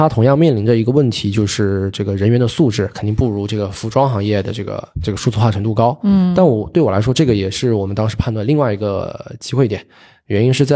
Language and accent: Chinese; Shenzhen, Guangdong, China; 我是潮汕人，对，但在深圳长大。